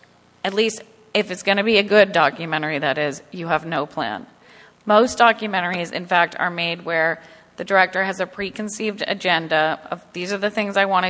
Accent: New York, United States; And I was in that film not as telling my inner thoughts, but as a New Yorker who wasn't there.

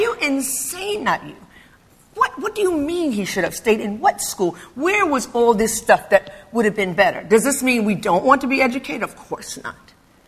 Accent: Philadelphia, Pennsylvania, United States; I didn't know anyone when I was growing up in North Philadelphia, 21st and York.

